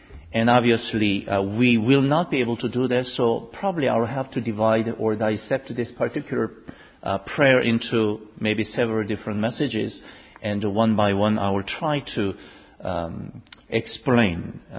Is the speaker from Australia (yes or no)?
yes; Australia; because we are from Australia